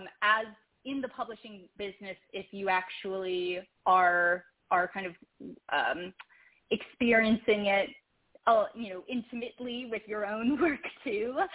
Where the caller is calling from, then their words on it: Ann Arbor, Michigan, United States; I'm calling in from Ann Arbor, Michigan